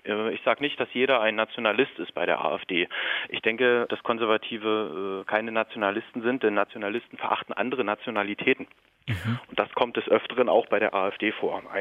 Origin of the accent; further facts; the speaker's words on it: Brandenburg, Germany; Das sind besondere Feste, besondere Traditionen in meinem Dorf. Ich komme aus Südbrandenburg und da ist das eigentlich relativ normal.